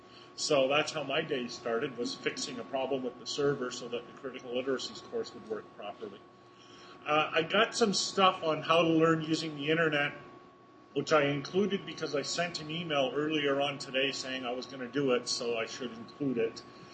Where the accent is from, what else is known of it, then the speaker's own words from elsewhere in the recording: Ontario, Canada; also born or lived in Montreal; When I was a kid, I grew up in a small town in eastern Ontario. I was born in Montreal, and I'm born and bred a Montreal Expos fan.